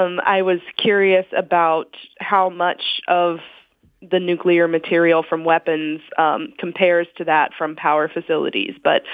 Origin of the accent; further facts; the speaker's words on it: Missouri, United States; I was curious because I grew up in Missouri, kind of near a nuclear power plant.